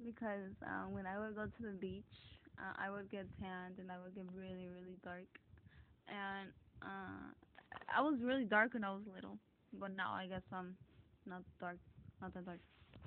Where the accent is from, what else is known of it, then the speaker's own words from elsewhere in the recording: Houston, Texas, United States; I grew up in Town Park and in Bissonnette and Fonchon.